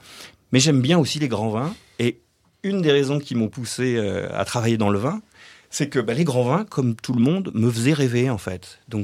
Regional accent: Paris, Île-de-France, France; Hein, moi, je suis parisien.

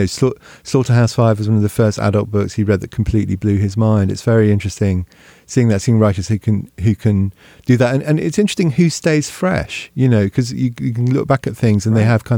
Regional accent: Hong Kong; the novel I wrote about growing up in Hong Kong

